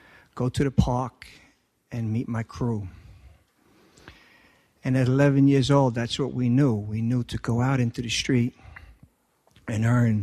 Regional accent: Woodside, New York, United States; I grew up in Woodside, Queens.

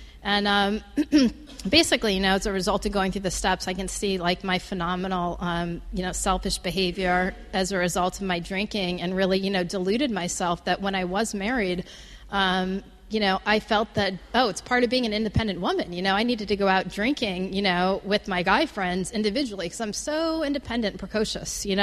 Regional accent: Fort Wayne, Indiana, United States; I'm from Fort Wayne, Indiana, the youngest of three.

